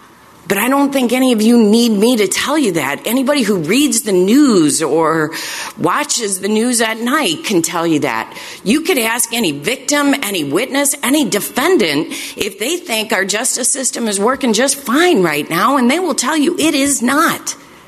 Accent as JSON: {"language": "English", "town": "Chicago", "region": "Illinois", "country": "United States", "tie": "born or raised there", "said": "I love Chicago. I was born and raised on the Northwest Side."}